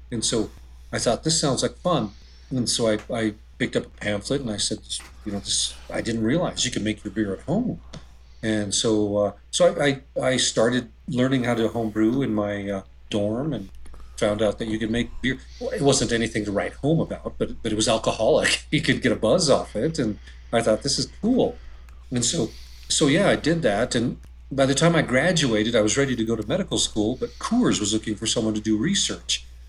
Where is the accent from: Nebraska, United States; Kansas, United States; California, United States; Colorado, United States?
Colorado, United States; Arvada; also born or lived in Wheat Ridge; Well, I am a native of Colorado. I grew up, I was born in Wheat Ridge at Lutheran Hospital, and I grew up in Arvada, went to Pomona High School in Arvada